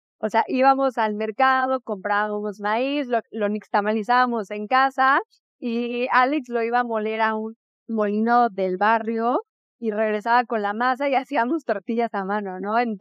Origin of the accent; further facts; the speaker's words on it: Toluca, State of Mexico, Mexico; yo soy de Toluca. Bueno, yo nací en Toluca